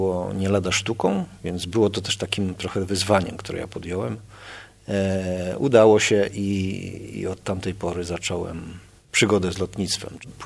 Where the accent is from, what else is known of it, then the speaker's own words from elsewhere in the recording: Świdnik, Lublin Voivodeship, Poland; urodziłem się i wychowywałem w takiej miejscowości, która się nazywa Świdnik.